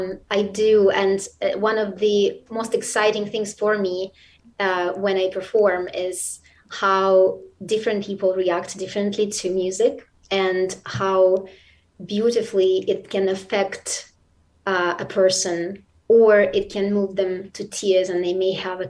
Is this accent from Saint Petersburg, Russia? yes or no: yes; Saint Petersburg, Russia; born or raised there